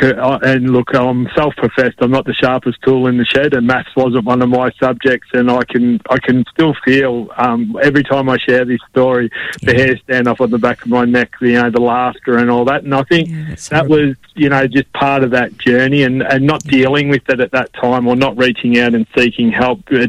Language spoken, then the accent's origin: English; Melbourne, Victoria, Australia; And I was actually prior to that born and bred in Melbourne, and wasn't a country boy at all. I was a city boy, and at the age of 15 we moved to the country